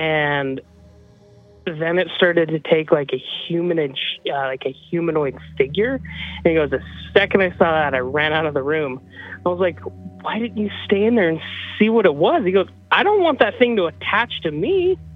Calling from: Idaho, United States; The Irish Potato from Idaho.

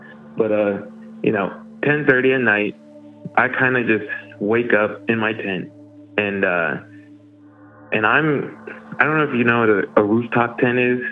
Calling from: Arizona, United States; But I'm calling from Arizona, home of the Wendigo.

